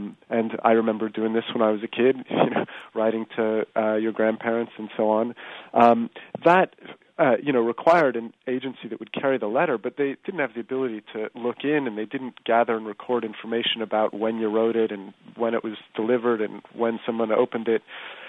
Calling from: Australia; they know I'm logging in from Australia.

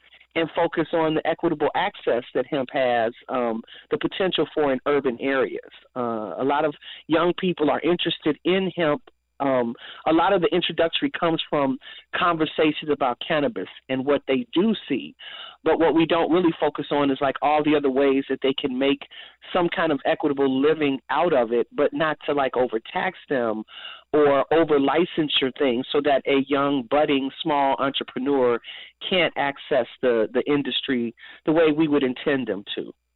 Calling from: Chicago, Illinois, United States; I'm calling from Chicago.

